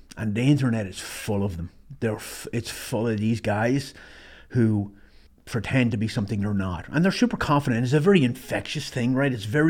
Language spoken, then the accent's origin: English; Ireland; Growing up in Ireland, I grew up at a time when kids were seen, they're meant to be seen and not heard, right?